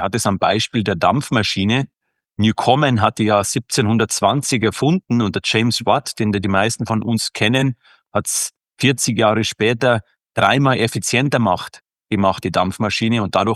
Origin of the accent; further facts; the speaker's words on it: Bavaria, Germany; now in Zürich, Switzerland; als gebürtiger Chiemgauer am Chiemsee aufgewachsen, aber jetzt halt hier seit 20 Jahren in der Schweiz